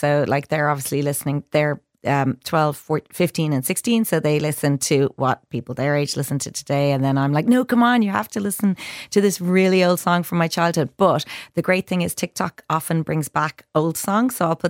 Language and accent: English; Carrigaline, Munster, Ireland; growing up in Carrigaline, County Cork in the 80s.